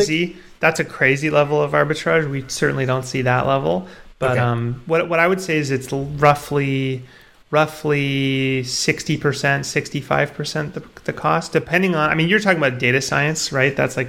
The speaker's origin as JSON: {"language": "English", "country": "Canada", "tie": "born or raised there", "said": "Yeah, I'm Canadian. Okay. I grew up here."}